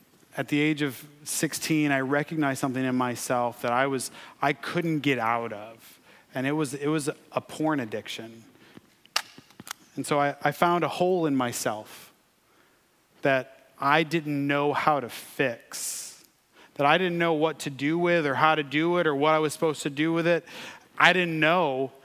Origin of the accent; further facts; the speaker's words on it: Michigan, United States; now in Texas, United States; My mom played an organ in our Independent Baptist Church in Michigan. Yes, I'm from Michigan. I'm a Yankee. I'm sorry. I married a Texan, though.